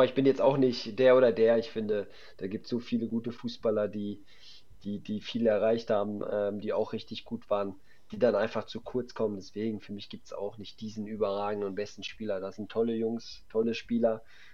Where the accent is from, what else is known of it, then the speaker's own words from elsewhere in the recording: North Rhine-Westphalia, Germany; ich komme hier aus der Gegend